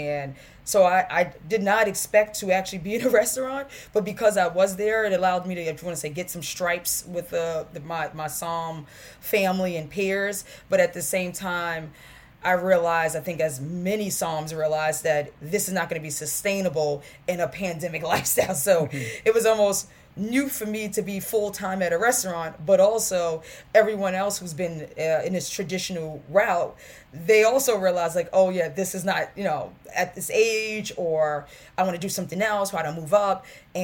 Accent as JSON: {"language": "English", "region": "New York", "country": "United States", "said": "I'm from Harlem originally. So, you know, seeing how my neighborhood was changing."}